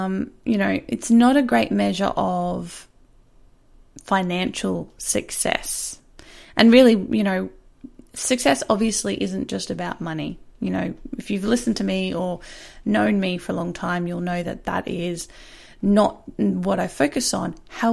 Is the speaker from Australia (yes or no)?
yes; Australia; Being of Australian of American descent, well, on my mum's side, I know all about s'mores and how delicious they are.